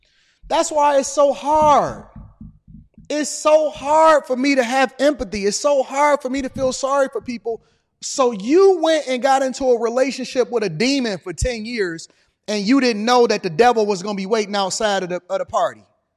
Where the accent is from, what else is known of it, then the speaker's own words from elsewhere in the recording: Detroit, Michigan, United States; I grew up in Detroit. The goal was to not be in the streets